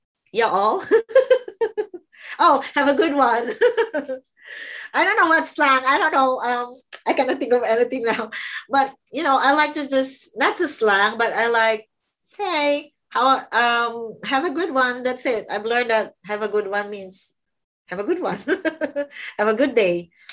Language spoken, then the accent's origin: English; Qatar; Because I came from Qatar and I was scared to talk to the doctor.